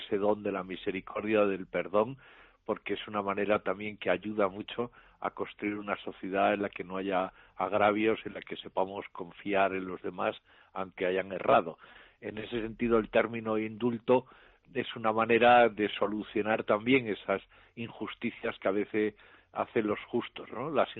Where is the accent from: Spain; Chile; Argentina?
Spain; Andalusia; yo soy andaluz y he vivido muchos años en Andalucía, he podido estar 8 años recientemente en Andalucía.